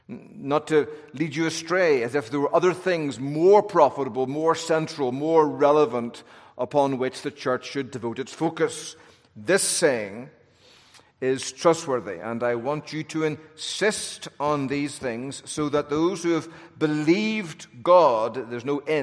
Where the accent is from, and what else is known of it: United Kingdom; now in United States